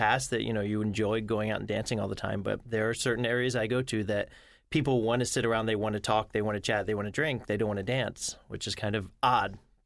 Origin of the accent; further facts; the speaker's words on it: Los Angeles, California, United States; I'm a DJ from Los Angeles who played house music until like 6 in the morning, and then I moved here.